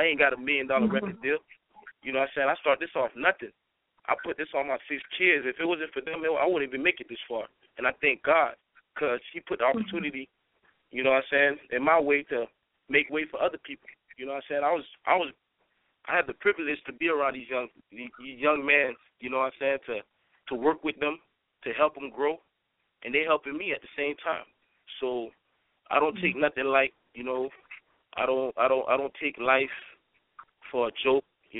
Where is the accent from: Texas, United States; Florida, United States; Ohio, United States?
Florida, United States; Miami; But we all from Broward. I was born and raised in Little Haiti. You know what I'm saying? Miami standing up.